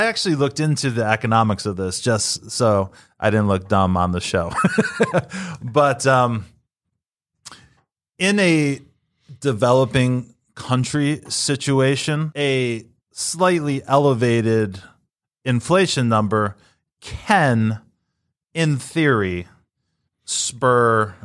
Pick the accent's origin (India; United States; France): United States; So I'm an American. I live in America. I want all Americans to prosper.